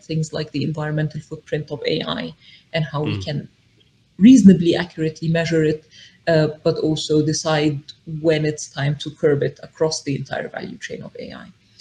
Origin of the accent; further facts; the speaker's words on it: Egypt; I am originally from Egypt, but I'm also a British citizen.